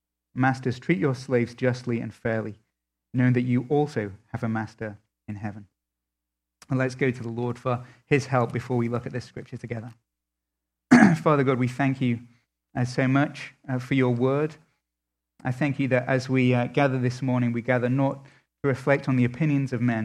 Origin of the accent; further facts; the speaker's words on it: England, United Kingdom; as an Englishman